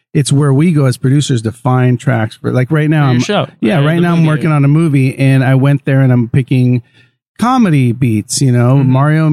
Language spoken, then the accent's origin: English; Los Angeles, California, United States; I was classically trained for a lot of years, mainly because I grew up in East Los Angeles. So to stay off the streets, I would tell people that I have to practice.